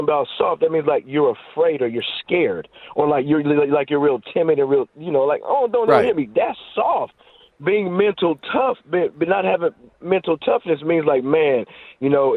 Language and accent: English; Denver, Colorado, United States; I mean, I'm from Denver where it'd be 71 day and it'd be a blizzard the next day.